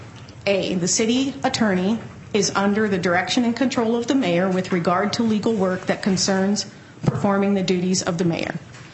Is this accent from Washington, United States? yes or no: yes; Black Diamond, Washington, United States; born or raised there; now in Bellevue, United States